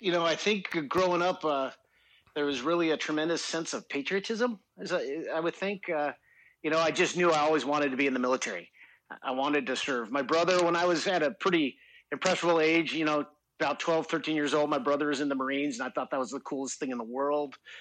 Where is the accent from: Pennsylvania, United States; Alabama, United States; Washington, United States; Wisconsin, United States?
Washington, United States; Seattle; I grew up in Seattle, Washington. I applied to some schools up in the Northwest.